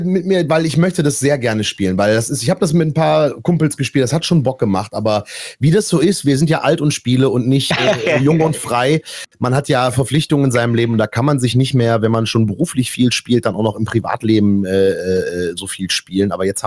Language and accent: German; Erkrath, North Rhine-Westphalia, Germany; Der wohnt tatsächlich hier in Erkrath, meiner Heimatstadt.